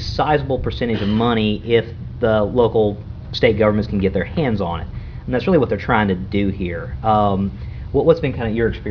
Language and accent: English; Mississippi, United States; I'm an attorney from Mississippi.